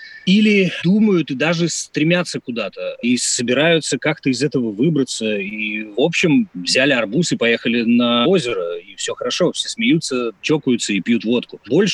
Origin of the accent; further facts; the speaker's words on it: Izhevsk, Udmurtia, Russia; now in Moscow, Russia; Из Ижевска. Но я приехал сколько лет? 18 назад.